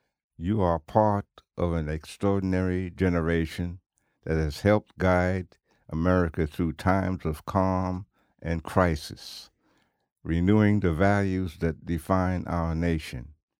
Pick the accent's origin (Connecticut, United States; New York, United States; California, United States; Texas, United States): New York, United States; When I came to Cincinnati, the black musicians weren't working with the white musicians. And I told them, "I'm from New York. We don't think like that."